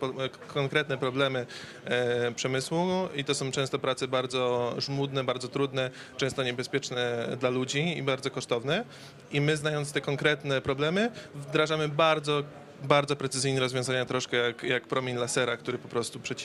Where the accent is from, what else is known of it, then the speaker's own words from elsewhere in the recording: Elbląg, Warmian-Masurian Voivodeship, Poland; Szczerze powiedziawszy, to jest moje rodzinne miasto